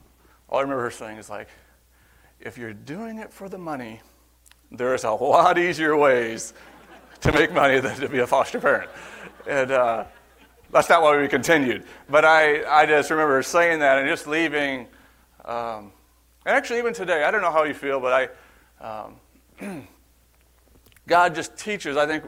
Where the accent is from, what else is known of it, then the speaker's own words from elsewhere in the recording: St. Louis, Missouri, United States; from St. Louis.